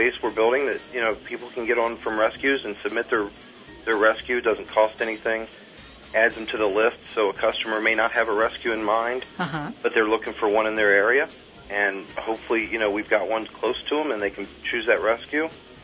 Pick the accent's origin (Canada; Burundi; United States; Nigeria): United States; Cincinnati, Ohio; accent: Cincinnati; I'm not from New York. That's the second time you've said that. That's a Cincinnati accent.